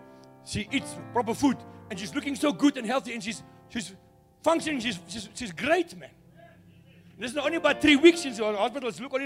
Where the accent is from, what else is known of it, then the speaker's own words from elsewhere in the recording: Kimberley, Northern Cape, South Africa; I'm from CRC Kimberley. I'm from Kimberley.